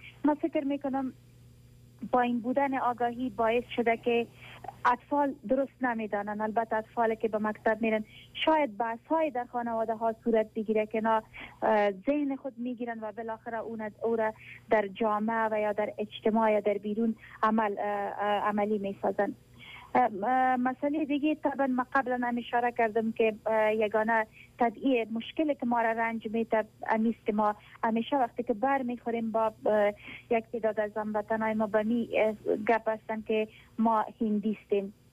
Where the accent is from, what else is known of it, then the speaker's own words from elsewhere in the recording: Afghanistan; ما افغان هستیم، با افغان بودن خود افتخار میکنیم و ای که در افغانستان زندگی میکنیم، در کشور خود هستیم